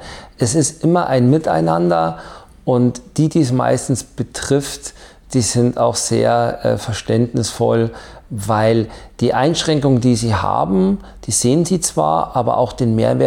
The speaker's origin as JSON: {"language": "German", "region": "Bavaria", "country": "Germany", "lives_now": "Coburg, Germany", "said": "Ich bin ja gebürtiger Oberbayer. Ich komme so ein bisschen eben aus einer anderen Ecke von Bayern."}